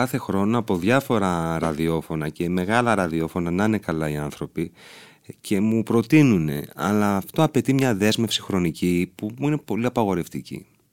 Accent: Chalkida, Central Greece, Greece; Εγώ μεγάλωσα στη Χαλκίδα.

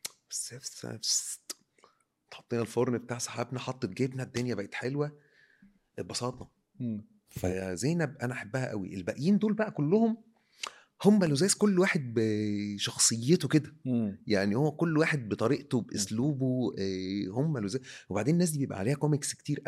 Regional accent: Mansoura, Dakahlia, Egypt; المنصوره الموضوع حبي قوي في المناطق واحنا من المنصوره

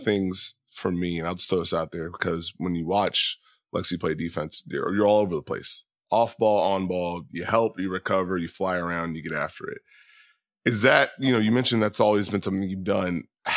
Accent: Oregon, United States; I'm from Oregon, wow.

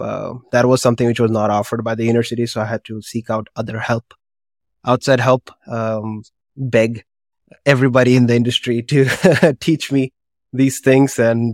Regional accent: India; moved away as an adult; now in United States; when I came from India, immigrated from India in 2012 to the United States

